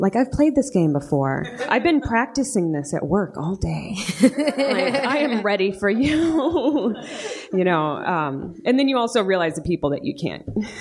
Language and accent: English; Los Angeles, California, United States; And then, I'm from Los Angeles, but for a short period of time, I went to Indiana. It's a long story.